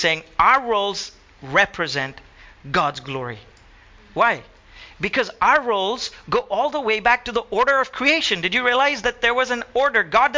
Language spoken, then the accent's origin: English; Goa, India; We love being Goan, we love being Indian.